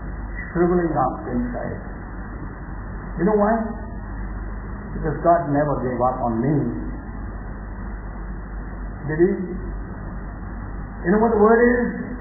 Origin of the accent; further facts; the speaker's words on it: Coimbatore, Tamil Nadu, India; born there; My elder sister got married in Coimbatore. And I was born in Coimbatore as a young teenager.